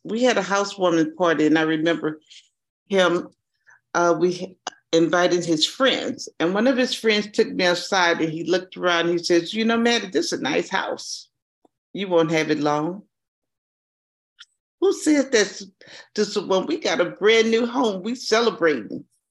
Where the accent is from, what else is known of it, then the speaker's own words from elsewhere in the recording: Houston, Texas, United States; I'm a native Houstonian. I grew up in Houston. This is what I know.